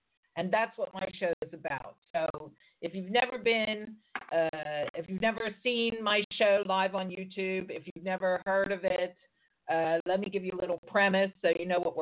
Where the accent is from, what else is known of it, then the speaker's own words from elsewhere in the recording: United States; now in London, United Kingdom; And I am American, but I live in London, and I've been here since 1985.